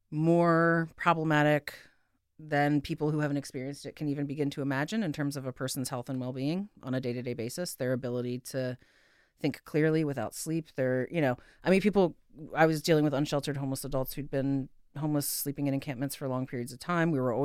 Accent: Bear, Delaware, United States; I'm a Delawarean. Born and raised in Bear before it was current day Bear, when there were still some farm fields there.

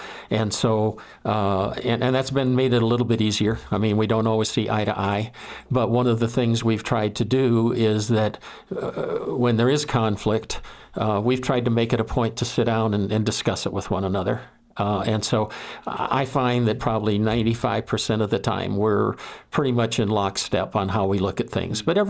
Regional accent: Midwest, United States; I grew up in the Midwest in a very probably traditional type place.

